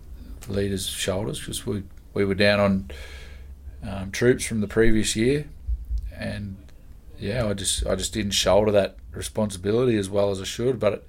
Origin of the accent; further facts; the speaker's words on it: Queensland, Australia; I'm still a Queenslander and I still support that side.